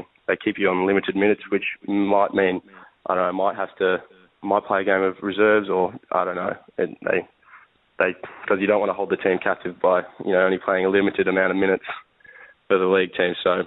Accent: Perth, Western Australia, Australia; I'm from Perth, so I started my juniors.

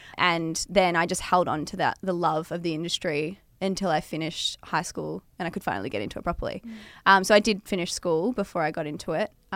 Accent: Melbourne, Victoria, Australia; I grew up here in Melbourne.

